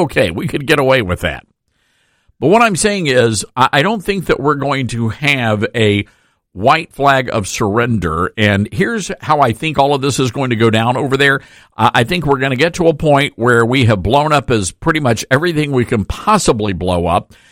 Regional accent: Memphis, Tennessee, United States; I'm born and raised in Memphis and lived in Middle Tennessee, East Tennessee, and of course back home in West Tennessee.

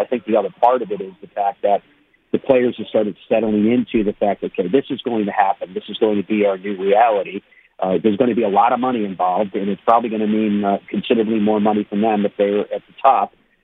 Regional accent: Ireland; When it comes to Ireland, I'm Irish. I'm a dual citizen, so I enjoy getting back there and seeing family and friends

